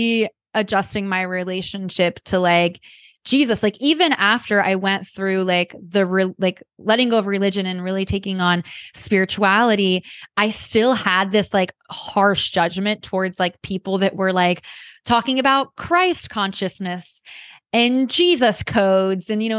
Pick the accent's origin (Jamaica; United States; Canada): United States; Midwest; For me, I grew up in the Midwest in a small town, pretty religious, and that definitely impacted me.